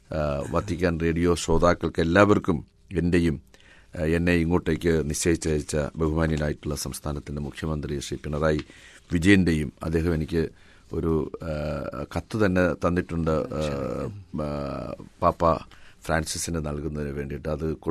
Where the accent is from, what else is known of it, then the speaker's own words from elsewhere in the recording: Kochuveli, Kerala, India; ഞാൻ ജനിച്ചത് തന്നെ കൊച്ചുവേളി പള്ളിക്ക് സമീപമുള്ള ഒരു വീട്ടിലാണ്. പള്ളിയിൽ നിന്നും ഒരു വിളിപ്പാടകലെ ഉള്ള മത്സ്യത്തൊഴിലാളി ഗ്രാമത്തിലാണ് ഞാൻ ജനിച്ചത്. ഞാൻ വളർന്നതെല്ലാം പള്ളിയുമായിട്ട് ബന്ധപ്പെട്ടാണ് വളർന്നത്.